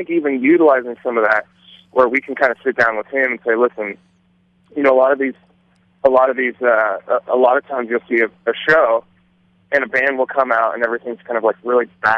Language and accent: English; Columbus, Ohio, United States; I'm from Columbus, and I view Columbus as a very